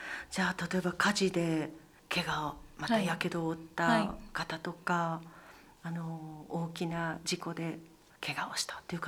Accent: Hachinohe, Aomori, Japan; born there; 私の生まれたところでもありまして

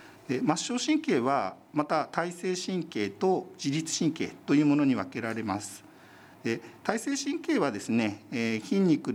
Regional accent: Ichinoseki, Iwate, Japan; born there; 私生まれは岩手県の一関なんですけど、もともとはこれは多分宮城県の方とか山形の方の少しお名前だと思います。

